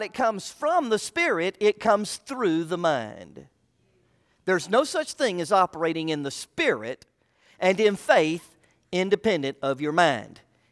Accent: Orlando, Florida, United States; I'm from Orlando, Florida, and one of the things that I grew up in and around was oranges. I grew up in an orange grove.

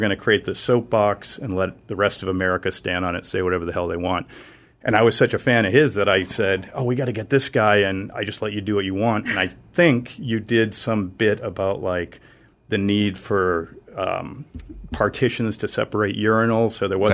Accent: Boston, Massachusetts, United States; I grew up in Boston.

